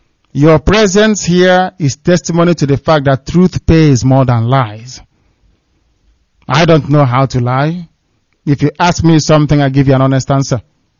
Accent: Biafra, Nigeria; born there; I was born in Biafra land. That is where I will die. Not outside, God forbid. That is my country. That is my home.

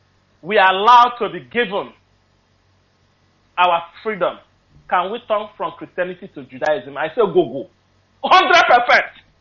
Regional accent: South East, Nigeria; I said, I'm from Biafra.

